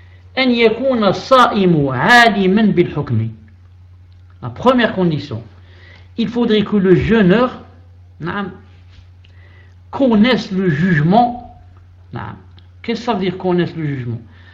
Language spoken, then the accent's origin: French; Algeria; chez nous en Algérie, dans les recoins, vraiment, les petits patelins dans la forêt ou je ne sais où, surtout je crois au Sahara